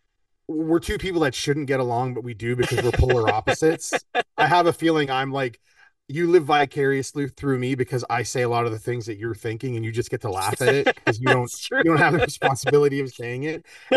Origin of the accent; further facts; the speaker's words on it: Canada; See, like, I'm like a Canadian